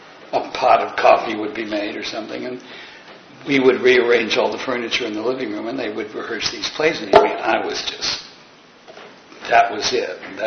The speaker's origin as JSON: {"language": "English", "town": "Warren", "region": "Ohio", "country": "United States", "said": "I'm from Warren, Ohio, and my mom had been a professional actress and mm-hmm. director, and she settled in Warren, Ohio with my dad just before World War II."}